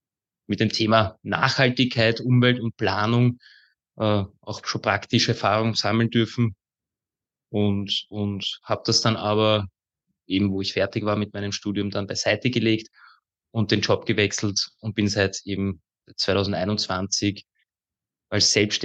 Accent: Baden, Lower Austria, Austria; also born or lived in Vienna; now in Wiener Neustadt, Austria; Ich bin ursprünglich ein gebürtiger Wiener, bin aber im Raum Baden bei Wien aufgewachsen und lebe nun seit schon gut über 11, 12 Jahren in Wiener Neustadt in Niederösterreich.

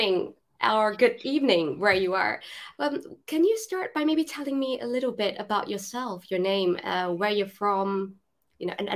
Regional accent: Malaysia; You know, I grew up obviously from similar backgrounds. You know, I'm Malaysian Chinese, and I think in the Asian culture

